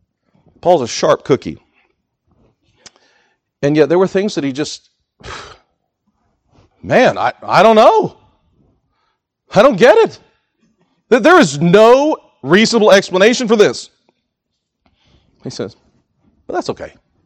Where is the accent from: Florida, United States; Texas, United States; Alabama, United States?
Texas, United States; I don't even have a cowboy hat. I'm from Texas. I don't own a cowboy hat. That's because I'm a city slicker Texan.